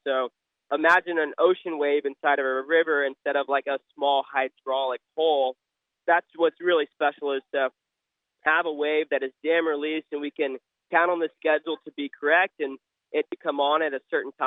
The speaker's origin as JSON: {"language": "English", "town": "Phenix City", "region": "Alabama", "country": "United States", "tie": "born or raised there", "also_born_or_lived": "Columbus, Georgia", "said": "I am from Phoenix City, Alabama in Columbus, Georgia, so I've grown up in this hometown my entire life."}